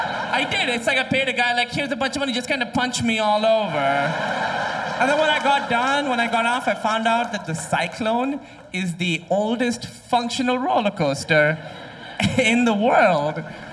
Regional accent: Pakistan; And I'm from Pakistan.

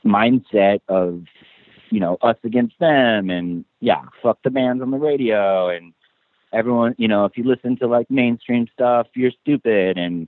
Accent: Omaha, Nebraska, United States; On one hand, it was a practical thing because we grew up in Omaha

